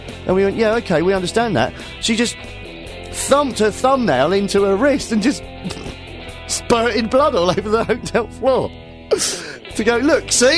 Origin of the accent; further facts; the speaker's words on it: Nottingham, East Midlands, United Kingdom; mate, I was brought up in Nottingham. I live in Sherwood Forest.